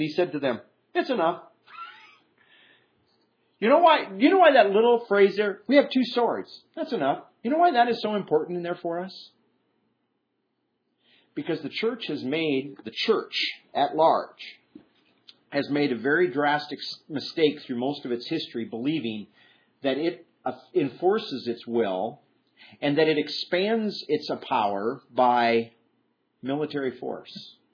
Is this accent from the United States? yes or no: yes; Midwest, United States; In fact, I grew up back in the Midwest